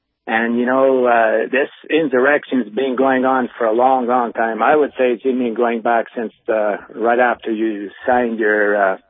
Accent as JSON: {"language": "English", "country": "Canada", "said": "I'm Canadian, and you Americans are talking about this coup."}